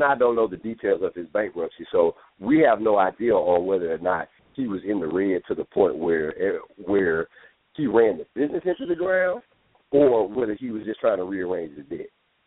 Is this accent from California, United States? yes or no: no; Chicago, Illinois, United States; Chicago. Like, that's the first thing I'm going to do as president. Like, I'm going to straighten out my hometown.